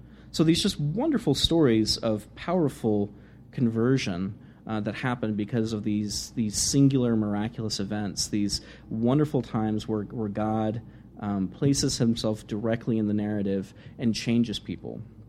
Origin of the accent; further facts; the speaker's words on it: United States; I'm an American, and I grew up in America